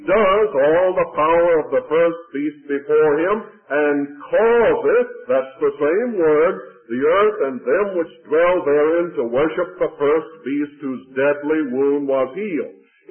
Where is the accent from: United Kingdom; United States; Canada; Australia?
United States; the South; Now you must not think that because I'm a Southerner that I'm going to speak in a partisan way now.